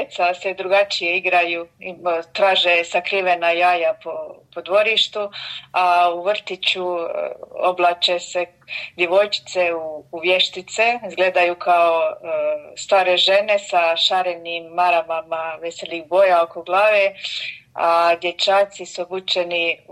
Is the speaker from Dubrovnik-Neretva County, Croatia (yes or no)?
yes; Gruda, Dubrovnik-Neretva County, Croatia; Ja sam iz Konavala s Grude.